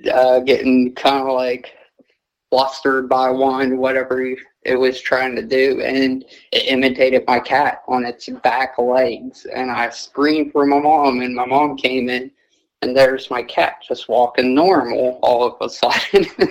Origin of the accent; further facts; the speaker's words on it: Perryopolis, Pennsylvania, United States; I am from out in Fayette County, out by Perryopolis.